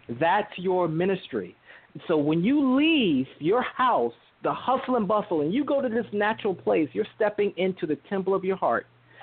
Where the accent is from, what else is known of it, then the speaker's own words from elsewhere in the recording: Miami, Florida, United States; from Miami, Florida.